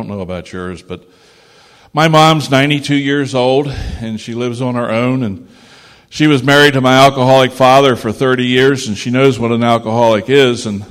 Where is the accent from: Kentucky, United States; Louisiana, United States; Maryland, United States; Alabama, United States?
Maryland, United States; Hagerstown; I'm from Hagerstown, Maryland.